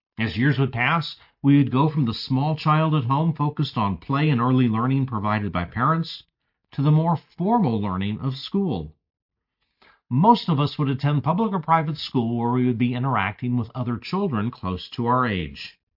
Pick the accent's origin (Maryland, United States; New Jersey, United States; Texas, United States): Texas, United States; In my home state of Texas, there have been multiple megachurch pastors